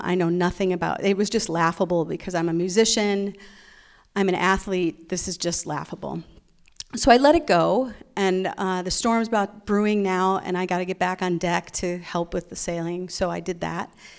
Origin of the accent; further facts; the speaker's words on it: Wisconsin, United States; because here I am from Wisconsin, and I don't have any friends.